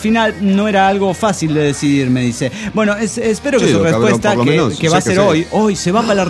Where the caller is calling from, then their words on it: Avellaneda, Santa Fe, Argentina; Yo vine acá reportándome desde Avellaneda, Santa Fe, Argentina.